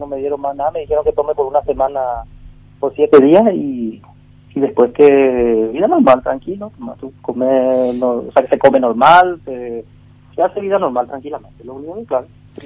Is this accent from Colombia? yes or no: no; Paraguay; now in Madrid, Spain; somos paraguayos. Hay varios que fallecieron porque nosotros acá en Madrid, que es la capital